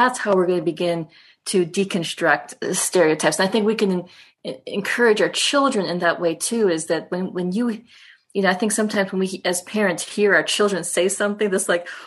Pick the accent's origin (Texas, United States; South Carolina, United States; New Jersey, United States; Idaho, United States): South Carolina, United States; born there; myself, born in South Carolina